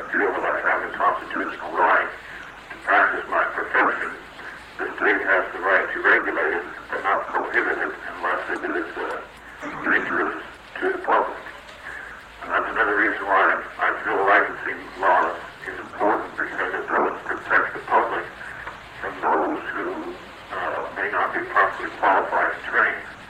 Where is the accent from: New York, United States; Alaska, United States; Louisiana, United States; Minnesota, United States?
Alaska, United States; Anchorage; I am a lifelong resident in Alaska. I was born here in Anchorage